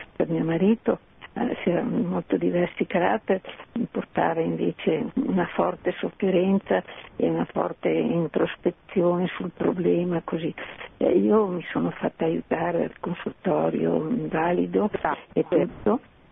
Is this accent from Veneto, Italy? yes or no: yes; Veneto, Italy; siamo veneti di origine